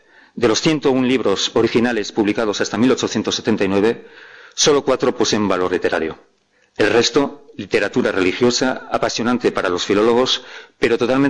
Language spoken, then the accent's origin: Spanish; Basque Country, Spain; Como vasco no puedo evitar sentir una sana envidia ante gallegos y catalanes